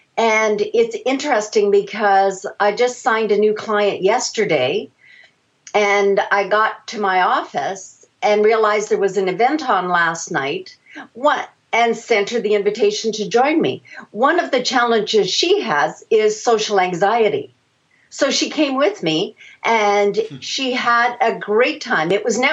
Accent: Canada; which my background, I'm French Canadian, and we do a lot of that.

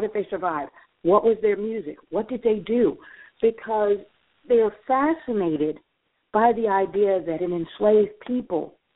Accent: Mississippi, United States; Even though I'm native to Mississippi, because I've been all over the place, I don't really have much of a Southern accent.

